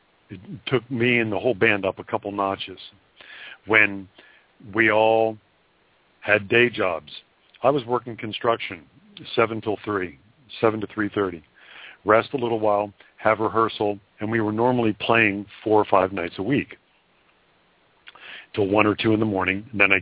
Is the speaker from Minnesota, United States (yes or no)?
no; Delaware, United States; growing up in Delaware, where I played music